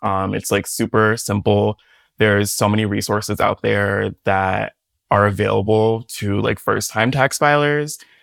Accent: Michigan, United States; now in New York, United States; okay, like I'm in New York, like, but I'm like from Michigan. I was like, do I have to pay Michigan taxes?

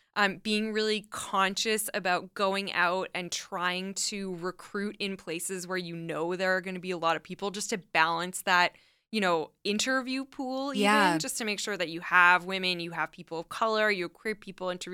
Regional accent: Canada; when I'm from Canada, so I moved to Toronto 10 years ago

